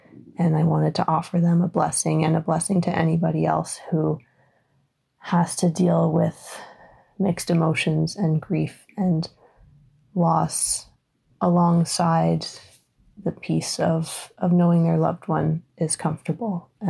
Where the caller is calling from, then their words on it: Ontario, Canada; I'm calling from Ontario, Canada.